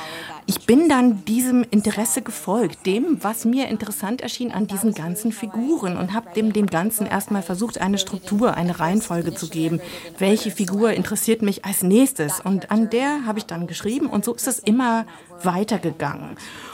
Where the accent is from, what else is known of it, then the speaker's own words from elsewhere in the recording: California, United States; German is a second language; Ich bin ja in Kalifornien aufgewachsen